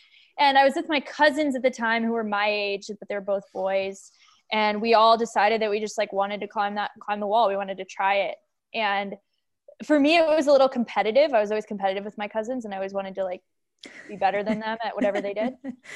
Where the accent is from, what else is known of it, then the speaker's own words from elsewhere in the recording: Boulder, Colorado, United States; I grew up in Boulder, Colorado. And I grew up skiing and doing gymnastics.